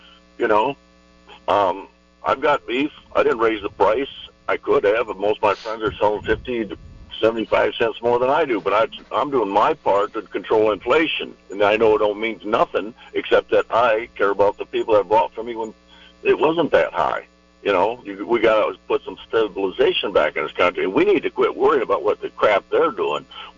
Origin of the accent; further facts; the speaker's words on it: Florida, United States; I'm a guy from Florida.